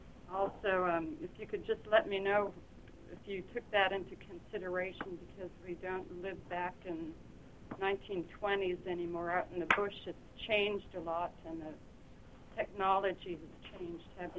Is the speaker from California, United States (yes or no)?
no; Anzac, Alaska, United States; now in Willow, United States; I grew up in Anzac, and I moved to Willow in 1986, but I can't go back there and hunt and fish.